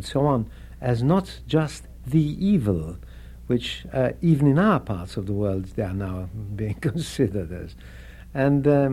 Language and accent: English; Vienna, Austria; English is a second language; I was brought up in Vienna, not only in Vienna, but in Austria, and then in Vienna. So, I mean, I was schooled in German